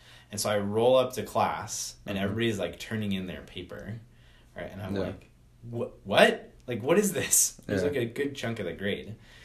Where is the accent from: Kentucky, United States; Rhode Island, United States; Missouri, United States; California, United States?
California, United States; Garden Grove; now in Orange, United States; Yeah, yeah. So Cal State Fullerton, yeah, I grew up in Garden Grove and I live in Orange now.